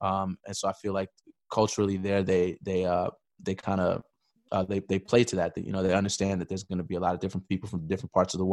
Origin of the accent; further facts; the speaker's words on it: New York City, New York, United States; Born and raised in New York City.